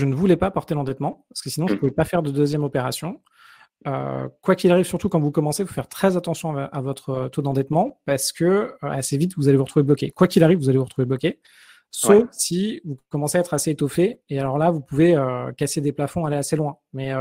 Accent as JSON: {"language": "French", "town": "Paris", "region": "Île-de-France", "country": "France", "tie": "born or raised there", "said": "Moi, j'ai grandi à Paris, etc."}